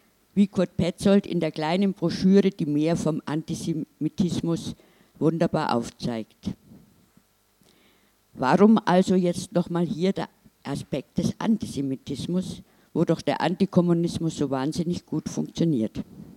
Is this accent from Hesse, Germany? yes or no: no; Munich, Bavaria, Germany; Und ich komme aus München